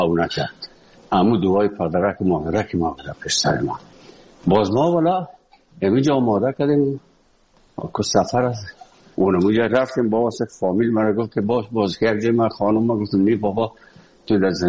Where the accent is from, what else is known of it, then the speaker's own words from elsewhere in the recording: Afghanistan; moved away; وقتی که من از افغانستان بر آمدم